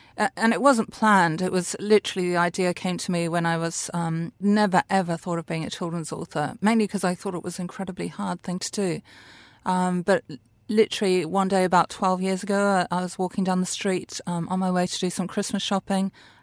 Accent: Zimbabwe; I was born in Zimbabwe, which was then Rhodesia. And when I was 11, we moved to this amazing farm and game reserve called Rainbow's End.

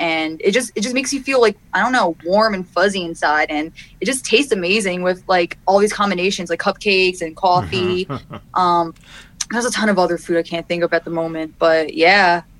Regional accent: New Jersey, United States; So I'm from North Jersey, right outside of New York City.

